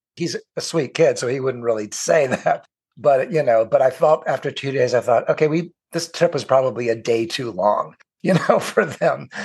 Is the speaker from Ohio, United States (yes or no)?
yes; Ohio, United States; now in California, United States; Like when I moved out to California from Ohio, occasionally my mother would call me and go, "Oh, Mr. Fancy Dancy psychologist, you're too busy to call your poor mother in Ohio."